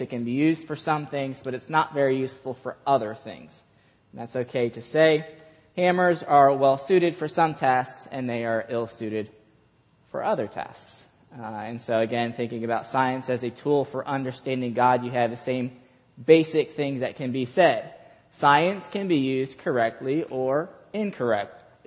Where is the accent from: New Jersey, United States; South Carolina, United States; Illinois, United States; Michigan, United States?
Michigan, United States; So my dad was a builder years ago. I'm from Michigan, and my dad was a builder